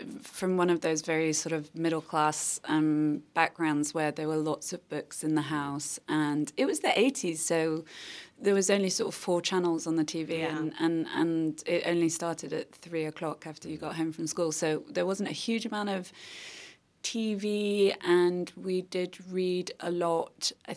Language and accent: English; York, Yorkshire and the Humber, United Kingdom; moved away; also born or lived in Liverpool / Hong Kong; I was born in Liverpool, and then I grew up in York, so in the north of England, and then we lived in a suburb outside of York, which is very like lovely, beautiful medieval city in the north. But I lived in a sort of pretty working class suburb